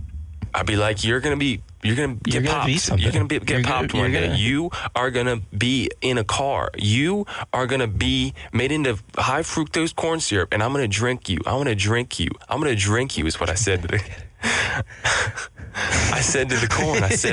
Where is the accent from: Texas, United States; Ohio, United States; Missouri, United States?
Missouri, United States; I mean, I came from a farming community. I'm from Missouri.